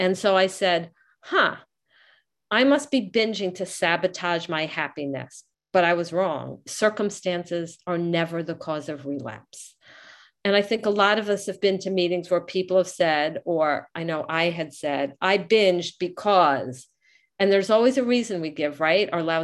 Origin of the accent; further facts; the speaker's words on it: New Jersey, United States; from New Jersey.